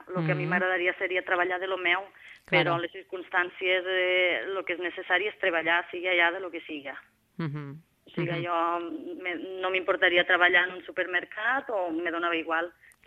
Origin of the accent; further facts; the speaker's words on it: Catalonia, Spain; La gent és prou tancada amb el que ens passa a nosaltres, els que som de Catalunya